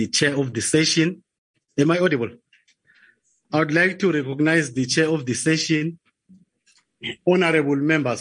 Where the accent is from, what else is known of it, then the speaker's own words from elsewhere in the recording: Eswatini; I come from the Kingdom of Eswatini, but I'm the executive director of CADESA.